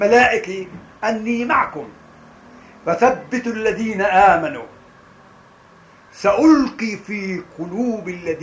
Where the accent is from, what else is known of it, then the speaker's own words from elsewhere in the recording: Palestine; نحن أبناء فلسطين لا نريد الفر بل نريد الكر